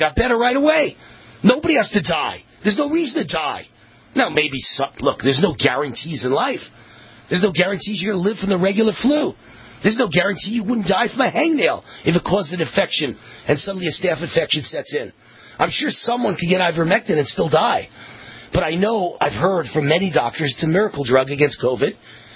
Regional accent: Mount Vernon, New York, United States; He's from Mount Vernon, Virginia. I'm from Mount Vernon, New York.

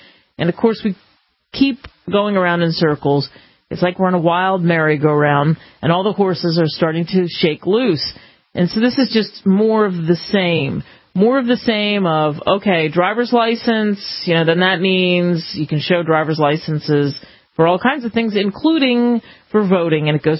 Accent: East, United States; growing up in the East. This wasn't a problem. This wasn't part of the discussion because we weren't near the border

